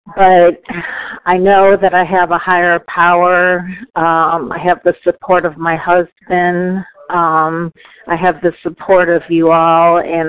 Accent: Raleigh, North Carolina, United States; I'm from Raleigh, North Carolina

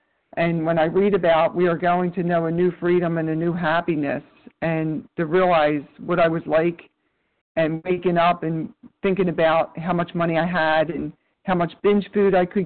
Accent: Medford, New Jersey, United States; from Medford, New Jersey.

